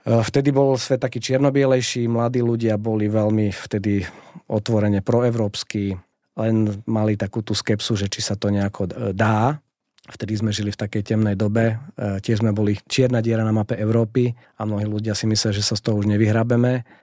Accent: Banská Štiavnica, Banská Bystrica Region, Slovakia; ja som z Banskej Štiavnice pôvodom. Som z takej idealistickej rodiny.

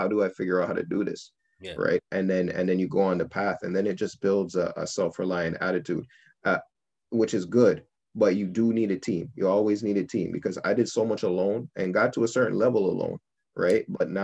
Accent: Toronto, Ontario, Canada; I'm from Toronto. I was born and raised here. Born at Mount Sinai Hospital.

